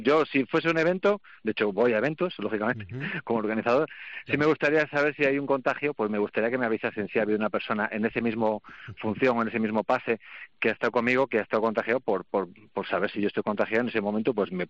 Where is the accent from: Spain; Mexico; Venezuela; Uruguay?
Spain; Cantabria; nosotros somos de Cantabria, la normativa que tenemos nosotros en Cantabria